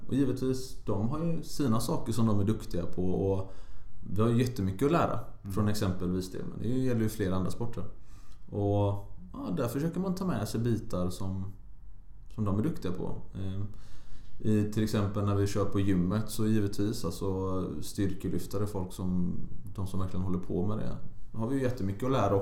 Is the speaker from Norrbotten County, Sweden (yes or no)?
no; Gothenburg, Västra Götaland County, Sweden; Jag är uppväxt i Göteborg.